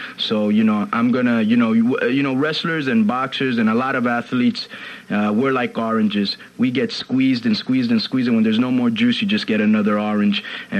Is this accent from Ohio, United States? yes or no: no; Miami, Florida, United States; I grew up in Miami, so obviously what I watched was the NWA.